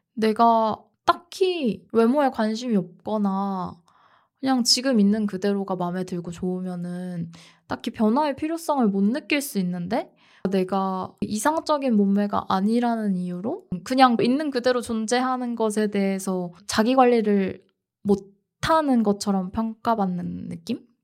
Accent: South Korea; 한국에서 나고 자란 사람 입장으로서

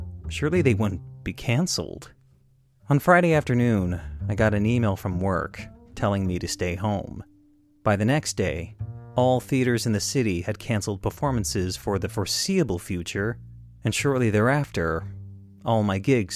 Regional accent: Canada; Our time there was good, though as a Canadian, afforded a certain distance from American politics

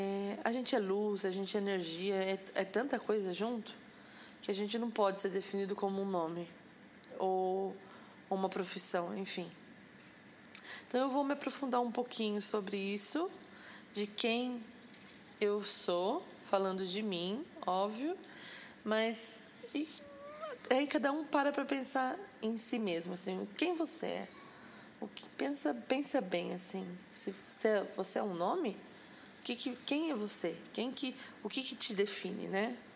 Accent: Brazil; now in Israel; sou brasileira, israelense, moro em Israel com a minha família

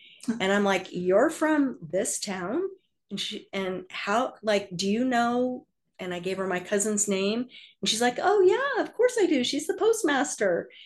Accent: Illinois, United States; born there; I was born in Illinois, and Illinois was a state that had sealed adoption law

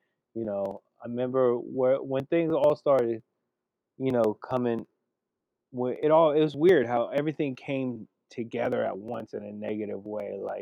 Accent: California, United States; now in New Jersey, United States; And, you know, we're from California. My mom's family, everybody's from California.

